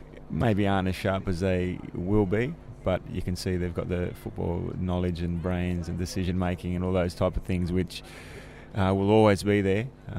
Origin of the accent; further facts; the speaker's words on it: Tuggeranong, Australian Capital Territory, Australia; also born or lived in Melbourne; Yeah, I'm actually from Tuggeranong in Canberra